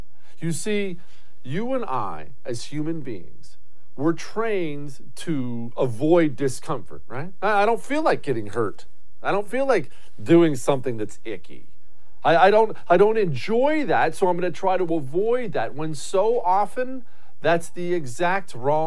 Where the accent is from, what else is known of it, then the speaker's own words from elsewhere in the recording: Montana, United States; I grew up in Montana. There were only like 800,000 people. It's the fourth biggest state in the country. It's huge, right? There's forests and mountains everywhere.